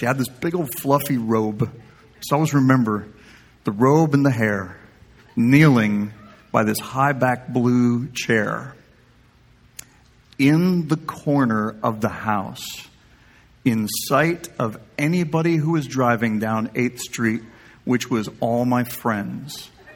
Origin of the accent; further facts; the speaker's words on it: South Dakota, United States; Where I grew up in South Dakota, we cruised on Friday night.